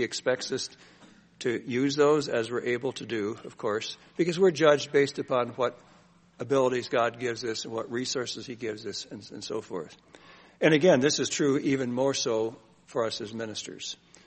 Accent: Scotland, United Kingdom; I'm Scottish, so anything is free, I'm interested immediately.

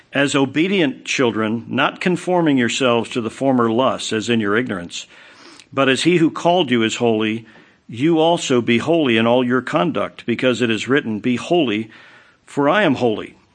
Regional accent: Maryland, United States; And growing up in Western Maryland

